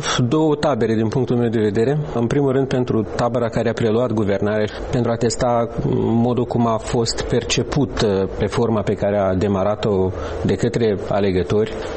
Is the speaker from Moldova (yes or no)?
yes; Cărpineni, Hîncești District, Moldova; inclusiv în satul meu de Baștină, la Cărpineni, se întâmplă lucruri tare interesante